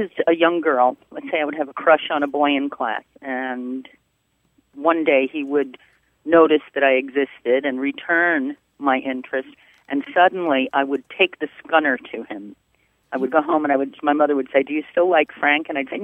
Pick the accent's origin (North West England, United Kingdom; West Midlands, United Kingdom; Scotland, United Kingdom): Scotland, United Kingdom; Glasgow; now in Las Vegas, United States; Well, I'm originally from Glasgow, Scotland, and my parents both had strong Scottish accents